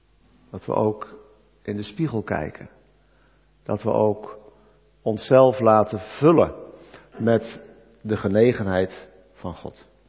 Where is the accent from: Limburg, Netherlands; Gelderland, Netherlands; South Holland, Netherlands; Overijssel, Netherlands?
South Holland, Netherlands; Dordrecht; Ik kom zelf uit Dordrecht. Wij wonen al 25 jaar in Dordrecht. En wij komen er van vroeger ook vandaan. Dus we zijn weer terug destijds gekeerd naar waar wij vandaan kwamen.